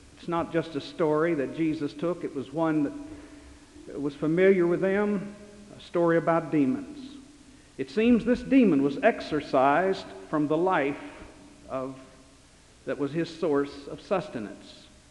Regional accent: Jeffersontown, Kentucky, United States; When I was a boy growing up in Jeffersontown, Kentucky, there was an abandoned home on the edge of town.

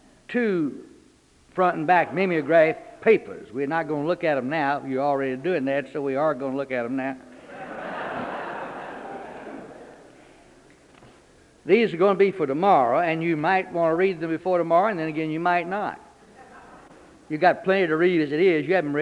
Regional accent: Texarkana, Arkansas, United States; When I was a little boy growing up in First Prayers in Texarkana

